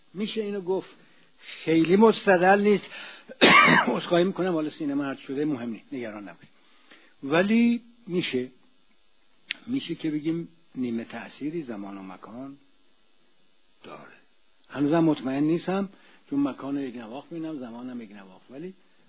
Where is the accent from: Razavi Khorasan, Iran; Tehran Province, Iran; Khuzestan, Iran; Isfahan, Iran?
Isfahan, Iran; من که خودم اهل اصفهانم